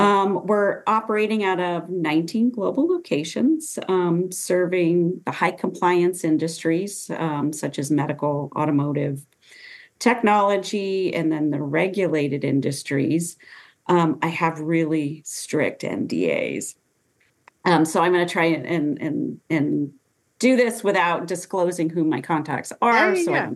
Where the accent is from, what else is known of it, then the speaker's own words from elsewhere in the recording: Vermont, United States; So I grew up in Vermont. It's an IBM town in small town Vermont.